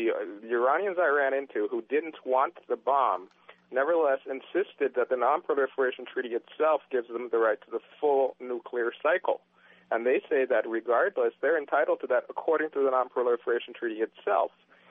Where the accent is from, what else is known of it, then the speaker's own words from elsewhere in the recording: United States; I'm an American who just recently returned from Iran